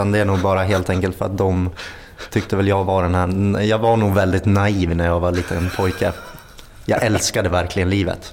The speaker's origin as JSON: {"language": "Swedish", "town": "Östersund", "region": "Jämtland County", "country": "Sweden", "tie": "born or raised there", "said": "Men jag är stolt jämtlänning, men jag kommer ju från Östersund, men det är också stolt över."}